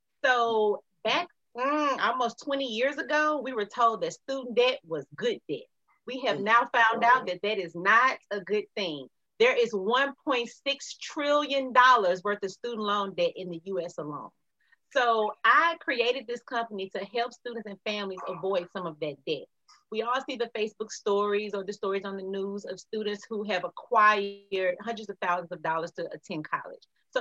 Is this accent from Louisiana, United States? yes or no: yes; Louisiana, United States; Okay, well, first, I am from Louisiana, so I am happy to be up with you guys up super early.